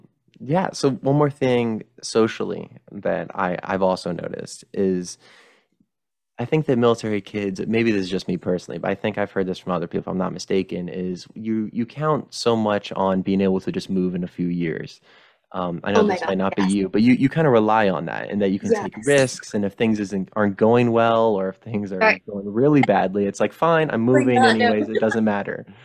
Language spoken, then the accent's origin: English; California, United States; born there; I was born in California, but I haven't really been there much since.